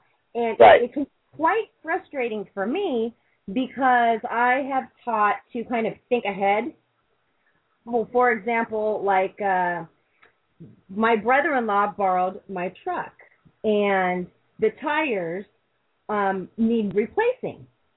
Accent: United States; moved away as an adult; now in Jordan; I'm calling from Jordan. I'm actually an American, but I've been living in the country of Jordan for almost 4 years now.

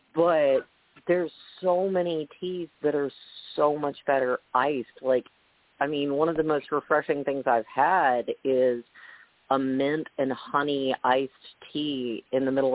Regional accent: Arkansas, United States; because, again, I'm from Arkansas, if you don't have sweet tea, your doors are going to be shuttering real soon.

